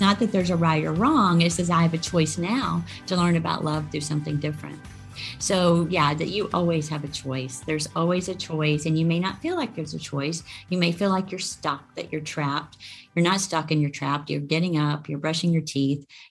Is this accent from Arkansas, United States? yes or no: yes; Jonesboro, Arkansas, United States; now in Dallas, United States; I live in Dallas, Texas, which is exciting. I grew up in Jonesboro, Arkansas, so I'm a Southern girl at heart.